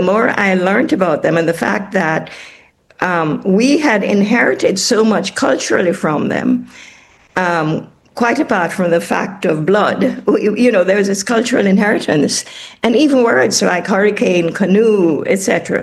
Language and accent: English; Jamaica; So my interest springs from the fact that I'm a Jamaican.